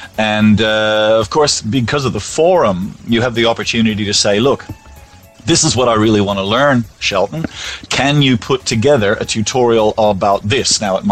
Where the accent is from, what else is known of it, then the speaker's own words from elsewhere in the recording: Australia; I'm an Australian, you know what I mean?